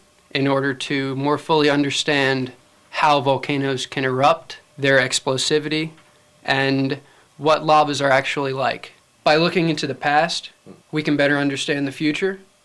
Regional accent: Raleigh, North Carolina, United States; I'm from Raleigh, North Carolina. I'm a senior geology major.

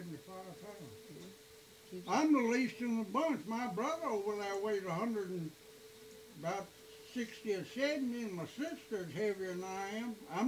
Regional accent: North Carolina, United States; born there; I was born in Wilkes County.

